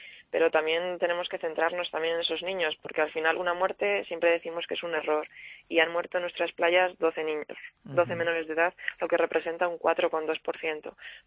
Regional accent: Castile and León, Spain; yo es que soy de Castilla uh-huh. y León y no tenemos nada de playa

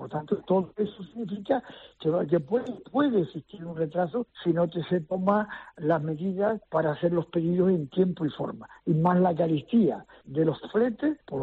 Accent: Gáldar, Canary Islands, Spain; Yo que soy de Galdar, no soy tan canario como uno de la aldea o uno de las formas de Gran Canaria.

